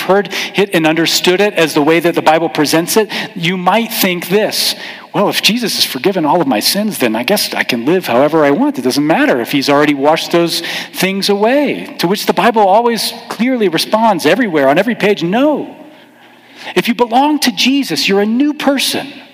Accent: Houston, Texas, United States; I grew up in Houston.

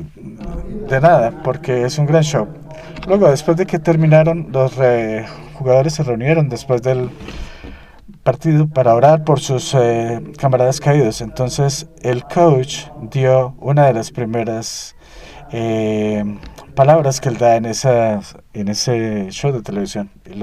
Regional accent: Texas, United States; yo soy de Texas

